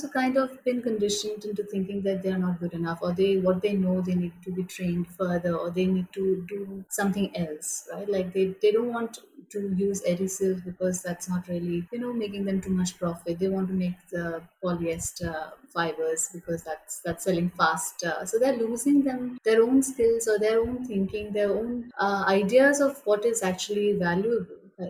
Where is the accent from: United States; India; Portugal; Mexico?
India; Northeast India; which is quite an irony because I'm from Northeast India.